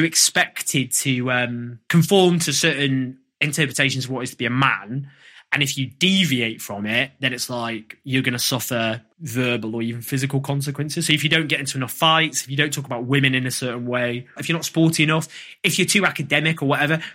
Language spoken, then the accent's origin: English; Stockport, North West England, United Kingdom; so I grew up in Stockport